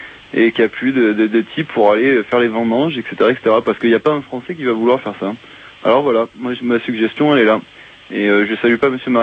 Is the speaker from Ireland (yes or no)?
no; Provence-Alpes-Côte d'Azur, France; Moi je viens du Vaucluse, je suis né là-bas, j'ai passé une bonne partie de ma vie, je continue à y retourner parce que j'ai pas mal de famille entre Bolène et Orange.